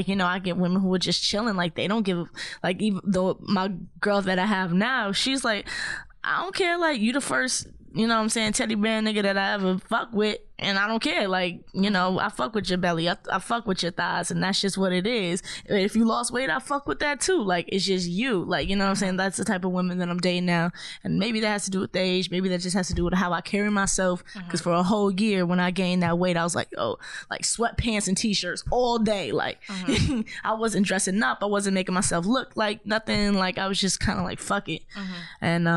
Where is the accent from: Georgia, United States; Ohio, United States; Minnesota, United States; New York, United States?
Georgia, United States; Atlanta; I'm from Atlanta. I used to be in Atlanta